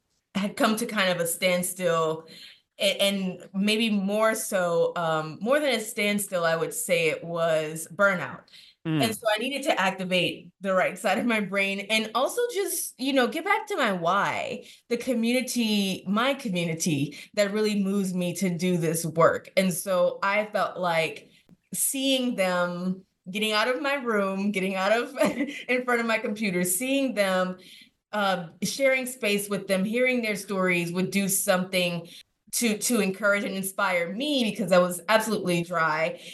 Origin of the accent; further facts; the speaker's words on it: Louisiana, United States; also born or lived in Washington, D.C., United States; And though I was born in New Orleans and raised outside of New Orleans, I saw a lot of things in DC that I had never seen before